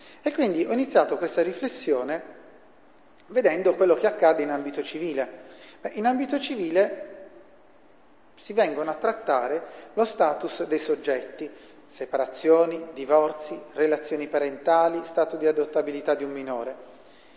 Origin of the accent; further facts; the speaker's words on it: Bari, Apulia, Italy; Lecce è un paese vicino alla mia città, io vengo da Bari